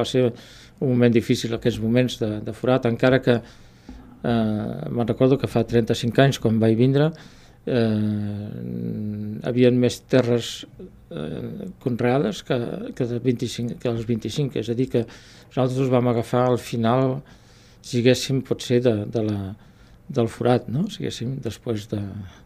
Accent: Tarragona, Catalonia, Spain; soc de Tarragona, no? I encara que sí, és veritat que m'he vinculat molt més al Priorat des de fa 25 anys o des de fa més aviat 35

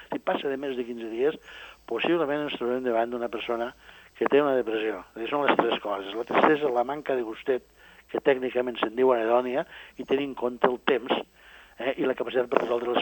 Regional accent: Catalonia, Spain; jo sóc del sud de Catalunya, del Canà, i m'agrada presumir de canareu.

